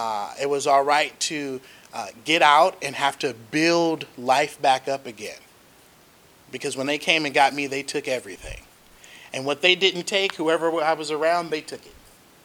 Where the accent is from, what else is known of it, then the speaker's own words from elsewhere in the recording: Los Angeles, California, United States; I am a Los Angeles born and raised child. I am the son of a preacher. And voila. I grew up in South Central LA.